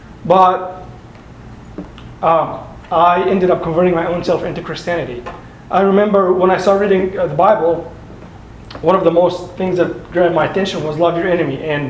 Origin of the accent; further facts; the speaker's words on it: Cairo, Cairo Governorate, Egypt; also born or lived in Saudi Arabia / Dubai / Kuwait; I'm from Cairo, Egypt. I was born in Cairo. I've lived there almost all my life.